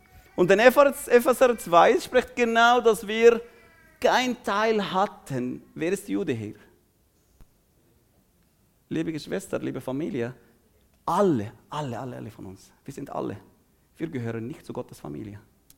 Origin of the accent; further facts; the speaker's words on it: Jordan; Ich bin ursprünglich nicht Jordanier. Ich bin in Jordanien geboren. Aber dort, meine Familie kommt aus Jerusalem. Sie sind geflüchtet, von dort ausgetrieben. Ich bin in Armut aufgewachsen